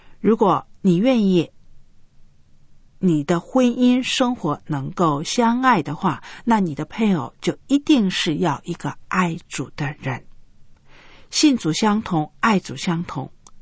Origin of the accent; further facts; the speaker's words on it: China; 比如说我们中国人的祭祖的问题，要不要拜祖先